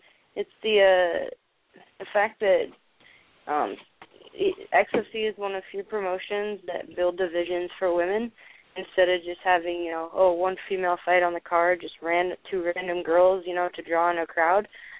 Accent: Pacific Northwest, United States; But I'm initially from the Pacific Northwest, so Florida and me just didn't really mix very well.

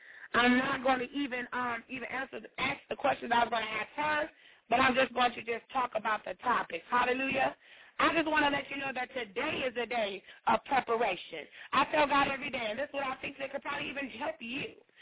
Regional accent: Michigan, United States; now in St. Joseph, United States; all from my hometown where I stay now. I just stay like 5 minutes away, St. Joseph, Michigan.

